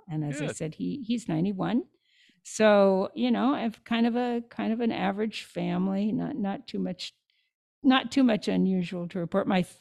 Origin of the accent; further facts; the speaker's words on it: Puyallup, Washington, United States; I graduated from school, high school in my hometown, which is a small town in Washington State, Puyallup, Washington. Most people can't pronounce it, but that's what it is.